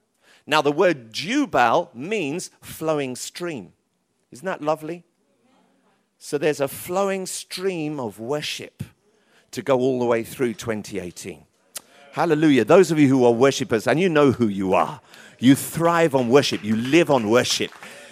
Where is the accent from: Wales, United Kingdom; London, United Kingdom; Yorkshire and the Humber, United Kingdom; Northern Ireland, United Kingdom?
London, United Kingdom; Tottenham; Trust me, I'm from Tottenham. That's how we roll.